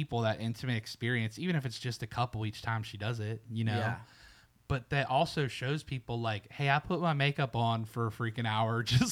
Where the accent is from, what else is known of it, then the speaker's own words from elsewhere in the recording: Pittsburgh, Pennsylvania, United States; Like I'm from Pittsburgh, Pennsylvania. Most people from Pittsburgh do not like Ohio.